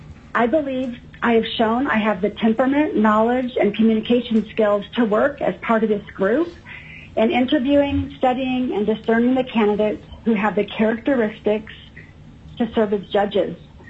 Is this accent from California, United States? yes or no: no; Anchorage, Alaska, United States; also born or lived in Zambia; I was born in Zambia, Africa, and my family returned to Alaska when I was 1 year old. I've lived in Alaska all my life, except for during college while I was in Oregon